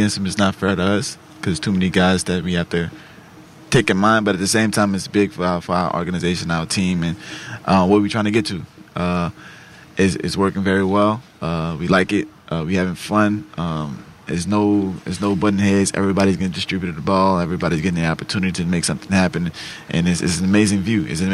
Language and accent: English; New Orleans, Louisiana, United States; So I'm from New Orleans.